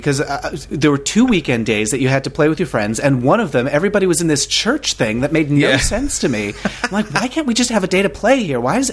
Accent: Connecticut, United States; I grew up in Connecticut, and there was this big light-up cross on a hill.

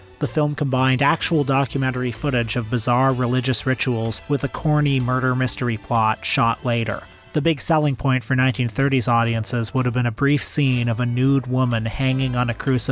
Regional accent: Canada; I have no opinions on American politics. I'm from Canada.

